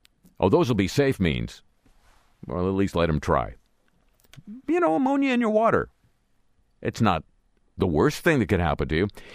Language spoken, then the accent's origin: English; Los Angeles, California, United States; Now, when I grew up in Los Angeles, the billboards were for beer and cars.